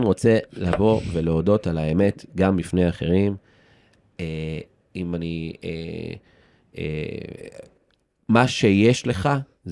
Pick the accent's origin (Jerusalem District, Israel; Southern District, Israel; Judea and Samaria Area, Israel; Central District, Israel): Jerusalem District, Israel; Jerusalem; אני ירושלמי שבאמת נהנה מהחומוס בפינתי בירושלים הכי הרבה שש, אני גר ברמב"ם מרכז, כן, אבל אני ירושלמי מנשמה.